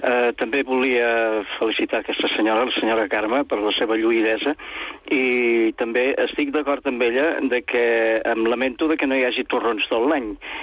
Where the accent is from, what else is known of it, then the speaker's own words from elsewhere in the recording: Manresa, Catalonia, Spain; Jo sóc de Manresa i allà també en teníem una.